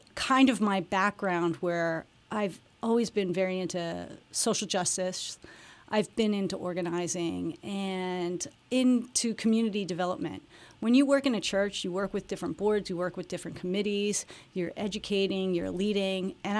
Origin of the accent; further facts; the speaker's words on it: Bethlehem Township, Pennsylvania, United States; Well, I grew up in Bethlehem Township.